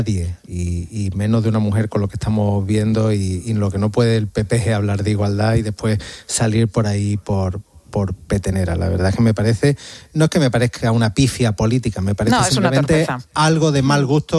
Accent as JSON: {"language": "Spanish", "region": "Andalusia", "country": "Spain", "said": "me siento interpelado como andaluz"}